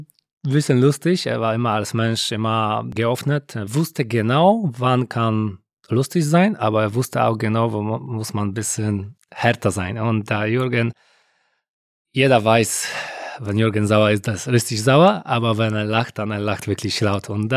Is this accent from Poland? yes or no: yes; Poland; German is a second language; now in Germany; Und ich war aus Polen